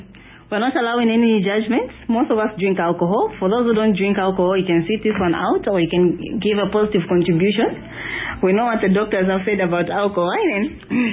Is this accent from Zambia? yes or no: yes; Copperbelt, Zambia; Yeah, I'm also from the Copper Belt.